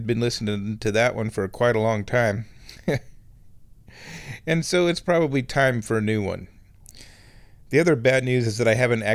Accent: Omaha, Nebraska, United States; I'm from Omaha, the same town that spawned the evil that is

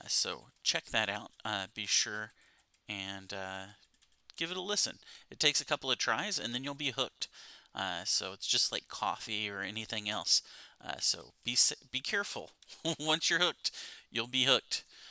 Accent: Palacios, Texas, United States; and my hometown is 28 degrees. Palacios, Texas, Palacios, Texas, 28 degrees.

